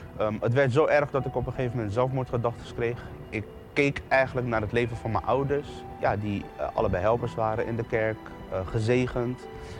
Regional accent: The Hague, South Holland, Netherlands; Ik kom uit Den Haag. Ik heb een goede jeugd gehad.

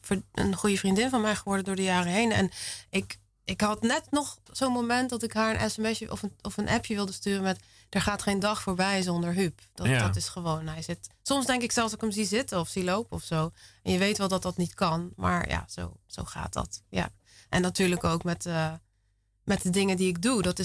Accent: Zeeland, Netherlands; In Zeeuws-Vlaanderen.

